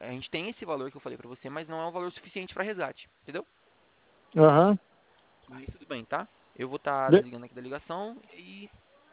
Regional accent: São Paulo, Brazil; eu também sou de São Paulo.

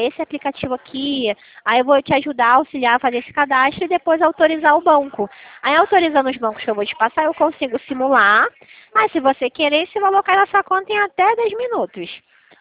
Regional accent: Rio de Janeiro, Brazil; Eu sou daqui de Santa Cruz.

